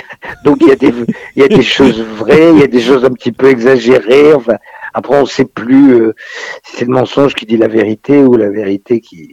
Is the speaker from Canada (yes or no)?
no; Nice, Provence-Alpes-Côte d'Azur, France; now in Paris, France; Après j'ai grandi à Nice surtout, qui est ma base de référence en fait, c'est quand même la ville de Nice, même si maintenant je suis à Paris depuis de nombreuses années.